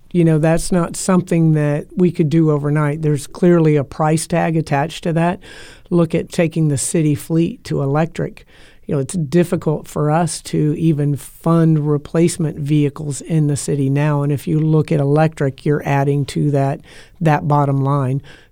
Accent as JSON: {"language": "English", "town": "Tampa", "region": "Florida", "country": "United States", "tie": "born or raised there", "said": "I was born and raised here in Tampa. I love Tampa with all my heart."}